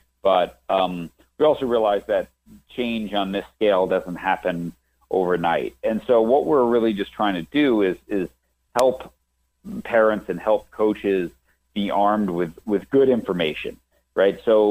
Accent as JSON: {"language": "English", "region": "New York", "country": "United States", "tie": "born or raised there", "said": "I grew up in New York. I played every sport, right, that was in season until I was about 13 or so, 14."}